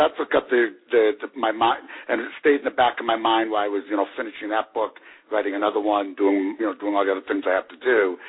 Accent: Boston, Massachusetts, United States; born there; I was born in Boston, Massachusetts.

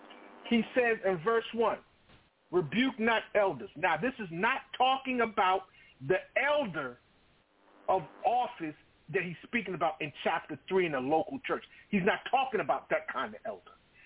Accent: Hackensack, New Jersey, United States; Born and raised Hackensack, New Jersey. But you sound like you're from the country. I got country parents, so I got country roots.

